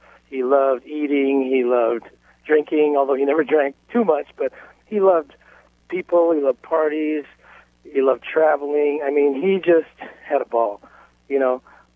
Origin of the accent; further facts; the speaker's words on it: Los Angeles, California, United States; And I grew up, you know, I was born in Los Angeles and grew up muy pocho, you know. So, you know, I had more of the American influence.